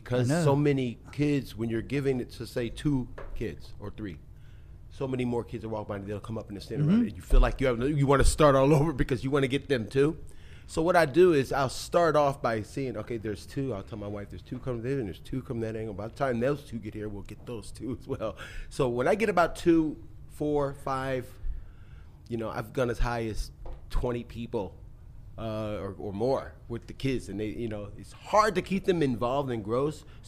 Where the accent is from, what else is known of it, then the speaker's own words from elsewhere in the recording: Philadelphia, Pennsylvania, United States; also born or lived in Frankfurt, Germany; Yes, I am from Philadelphia, born in Germany.